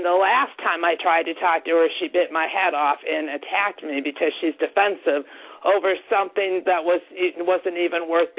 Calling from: North Chicago, Illinois, United States; I'm calling from Illinois.

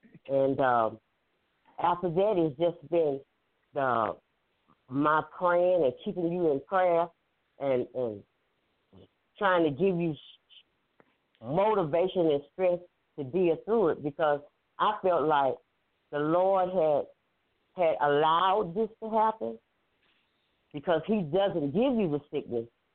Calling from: Columbia, South Carolina, United States; I am calling from Columbia, South Carolina.

